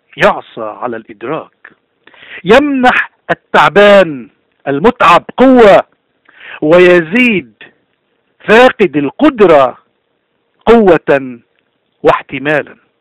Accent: Lebanon; دايما بدنا نستعمل حريتنا نحن كلبنانيين

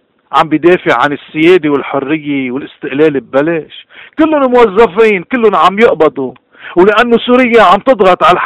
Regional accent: Lebanon; نحن كلبناني شو هي قضيتنا؟

